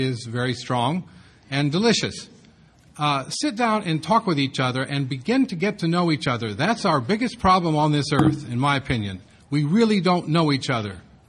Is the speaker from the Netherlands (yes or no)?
no; Indiana, United States; I'm an American, so I'm from Indiana. I'm a Hoosier. I'm not Turkish.